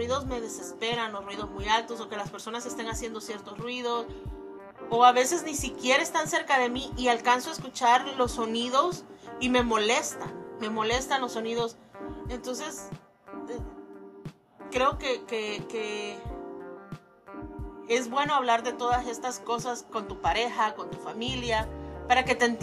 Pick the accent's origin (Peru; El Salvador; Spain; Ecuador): El Salvador; cuando estuve en El Salvador, yo soy del Salvador, cuando estuve en El Salvador no me dio absolutamente nada.